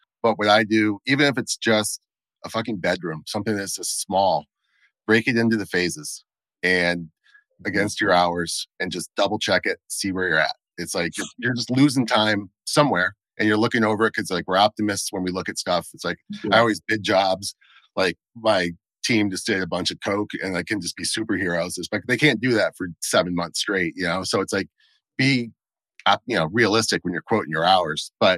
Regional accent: Michigan, United States; I grew up in Michigan near where Kellogg's is.

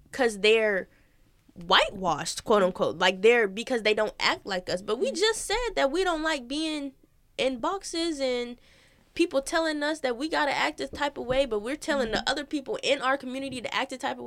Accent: Texas, United States; born there; I just know that I was born in Texas.

